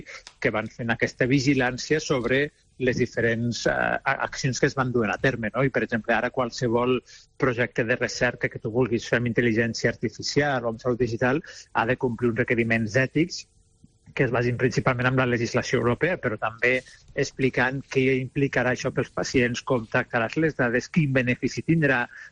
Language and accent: Catalan; Lleida, Catalonia, Spain; jo sóc de Lleida, no?, amb un territori molt dispers